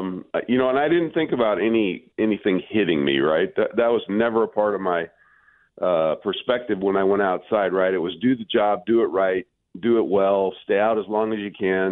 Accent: Ashland, Nebraska, United States; in my hometown of Ashland, Nebraska

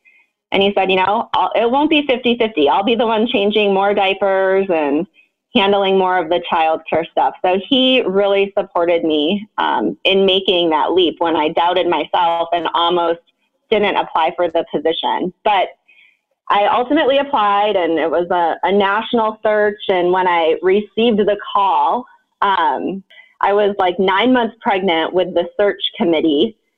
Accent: Iowa, United States; So I am from Iowa, and I currently serve as the CEO for the Iowa Pharmacy Association.

